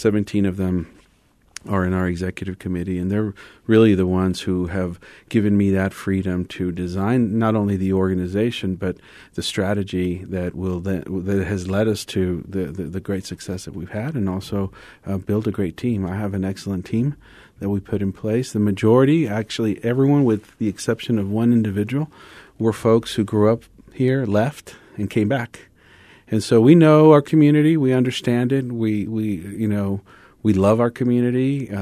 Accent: El Paso, Texas, United States; also born or lived in Juarez, Mexico; I grew up here. I grew up in Juarez, El Paso. Went to Cathedral High School and left, and had been in San Antonio and the Austin area ever since.

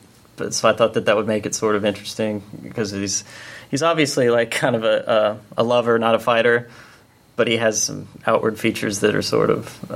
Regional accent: Mustang, Oklahoma, United States; I grew up in Mustang, Oklahoma, so I was around people that, had Southern accents, but I never, it never really filtered

